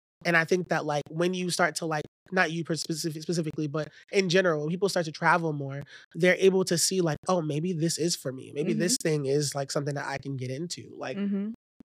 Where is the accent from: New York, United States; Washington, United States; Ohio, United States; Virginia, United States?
New York, United States; Bedford-Stuyvesant; Every time I mention I'm from Bed-Stuy, people's eyes glow, right?